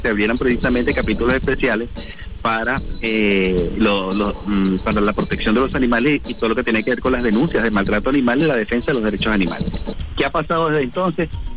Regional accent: Venezuela; el deber de nosotros como venezolanos proteger la biodiversidad del mundo.

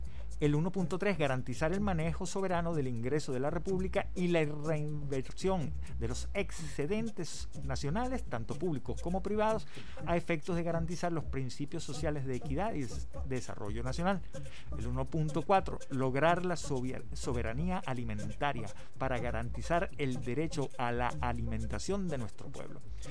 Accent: Venezuela; y a nosotros también como venezolanos a unir a nuestros pueblos

